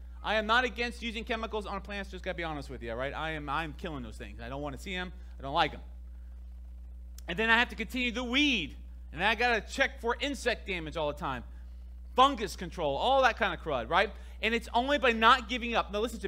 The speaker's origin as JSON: {"language": "English", "town": "Miami", "region": "Florida", "country": "United States", "tie": "born or raised there", "said": "I don't look like a farmer. I grew up in the city. I grew up in Miami."}